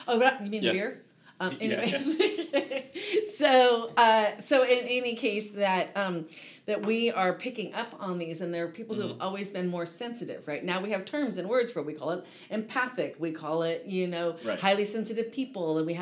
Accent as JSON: {"language": "English", "region": "California", "country": "United States", "tie": "born or raised there", "said": "I grew up in Orange County."}